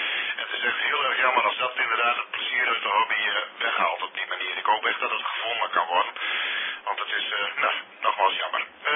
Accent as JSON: {"language": "Dutch", "town": "Assen", "region": "Drenthe", "country": "Netherlands", "said": "… uit Assen."}